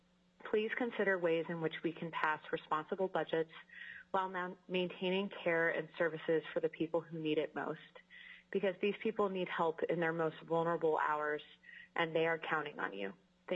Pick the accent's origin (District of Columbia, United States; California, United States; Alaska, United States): Alaska, United States; Cordova; now in Anchorage, United States; I am a lawyer and consultant in Anchorage, but was born and raised in Cordova in a fishing family.